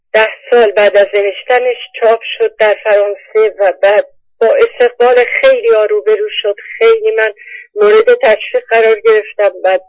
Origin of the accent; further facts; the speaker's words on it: Iran; moved away; ماهایی که از ایران آمدیم وجودمونو، جانمونو گذاشتیم و جسممونو برداشتیم و آمدیم